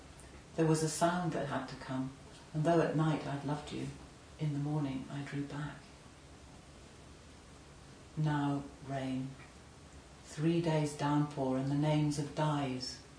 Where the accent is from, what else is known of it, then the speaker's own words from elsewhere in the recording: Northern Ireland, United Kingdom; I grew up in Northern Ireland, and as children we were often taken round the west of Ireland by our parents